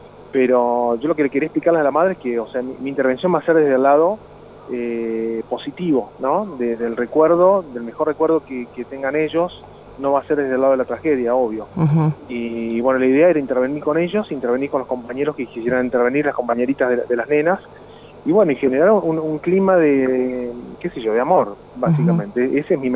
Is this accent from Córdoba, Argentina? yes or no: no; Villa Mercedes, San Luis, Argentina; also born or lived in Entre Ríos; No, yo soy de Villa Mercedes.